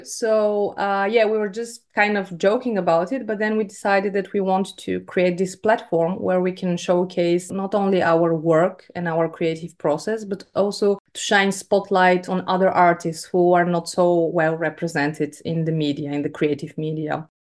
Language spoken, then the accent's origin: English; Sofia, Sofia City, Bulgaria; English is a second language; from Sofia. So basically, I was born and raised here.